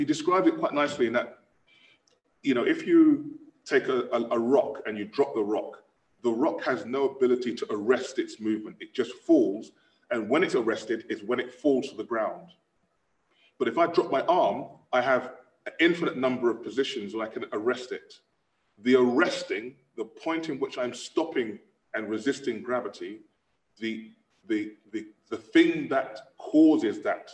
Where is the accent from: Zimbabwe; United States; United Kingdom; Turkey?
United Kingdom; London; I was born in Clapham, London. I'm a Londoner, South London boy.